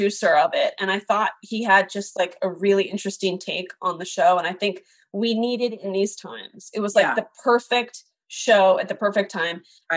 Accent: Philadelphia, Pennsylvania, United States; now in Orange County, United States; Philadelphia. Oh, okay. Yeah. But now I live in Orange County.

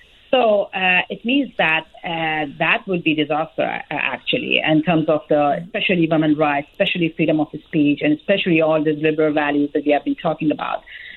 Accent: Herat, Afghanistan; now in United States; I'm originally from Herat. I'm born and raised in Herat.

